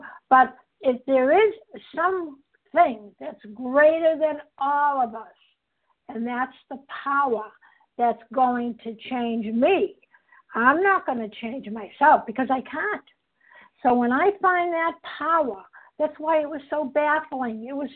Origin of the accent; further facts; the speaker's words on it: Boston, Massachusetts, United States; I'm from Boston, Massachusetts